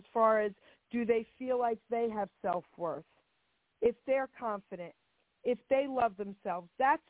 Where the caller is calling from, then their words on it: New Jersey, United States; I'm calling from New Jersey.